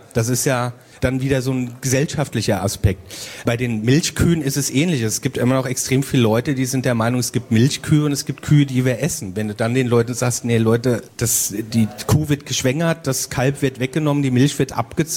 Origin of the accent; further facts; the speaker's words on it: Mainz, Rhineland-Palatinate, Germany; in Rheinland-Pfalz, ich komme ja aus Mainz